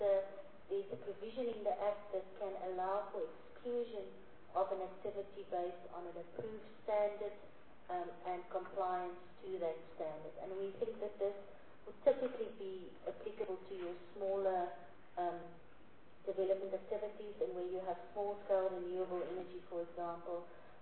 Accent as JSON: {"language": "English", "town": "Lephalale", "region": "Limpopo", "country": "South Africa", "tie": "born or raised there", "said": "just below Lepalale, which I must just say is my hometown, so I'm very sad about that area"}